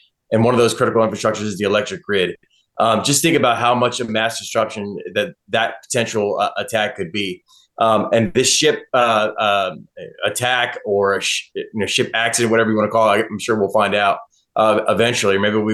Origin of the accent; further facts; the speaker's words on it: Baltimore, Maryland, United States; this latest incident in my hometown of Baltimore?